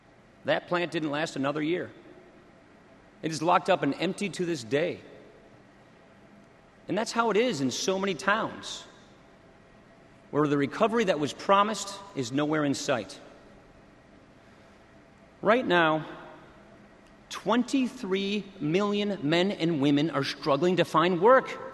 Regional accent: Janesville, Wisconsin, United States; My home state voted for President Obama. When he talked about change, many people liked the sound of it, especially in Janesville, where we were about to lose a major factory. A lot of guys I went to high school with worked at that GM plant.

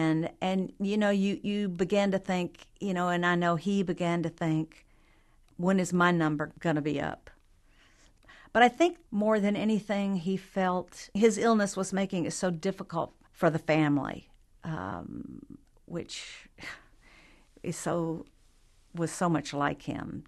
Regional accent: the South, United States; an important part of a little girl growing up in the South.

